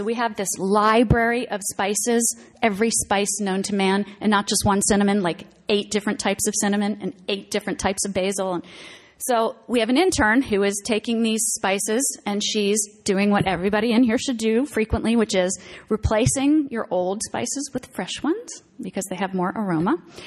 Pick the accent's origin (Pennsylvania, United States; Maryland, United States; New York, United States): Maryland, United States; Baltimore; And what you should know about me is that I was born and raised in Baltimore.